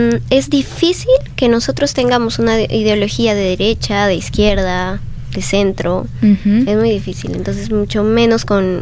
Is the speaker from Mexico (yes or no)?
no; Abancay, Apurímac, Peru; Yo soy, por ejemplo, de Abancay, de Apurímac, y he estado en diciembre allá